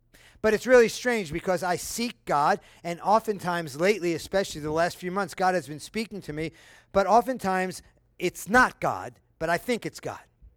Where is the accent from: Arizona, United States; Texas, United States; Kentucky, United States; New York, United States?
New York, United States; I'm from New York. You don't pay tax in New York.